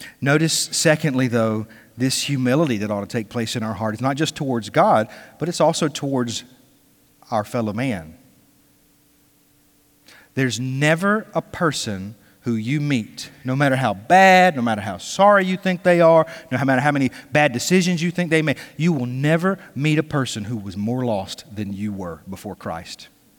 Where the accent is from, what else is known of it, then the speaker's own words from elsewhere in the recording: Douglas, Georgia, United States; so we drove over to my hometown in Douglas, Georgia, spent the day with them and my sister and my dad.